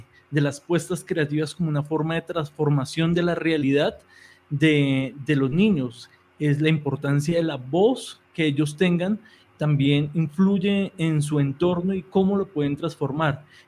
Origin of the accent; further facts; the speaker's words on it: Colombia; la vivencia que estamos teniendo como colombianos en este hecho que se está marcando como el posconflicto